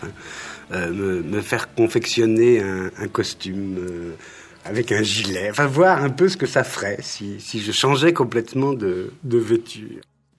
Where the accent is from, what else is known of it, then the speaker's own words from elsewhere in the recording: Paris, Île-de-France, France; depuis que je suis parisien, depuis ma naissance